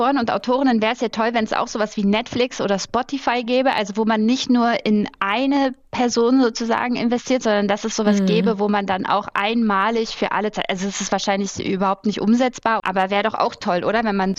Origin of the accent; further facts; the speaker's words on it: Berlin, Germany; da, wo ich herkomme, aus der Platte in Hohenschönhausen